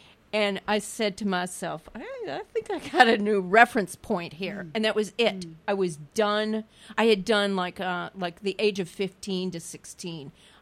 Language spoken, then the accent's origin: English; Kansas City, Missouri, United States; and I returned home to Kansas City. I grew up in Kansas City, Missouri.